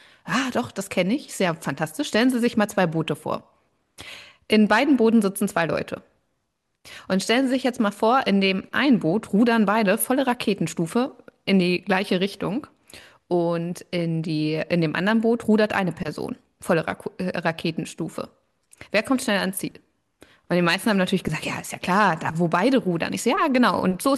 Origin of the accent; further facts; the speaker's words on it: Hanover, Lower Saxony, Germany; ich komme aus Hannover und wohne dort in der Nähe von der Ihme, das kleine Fluss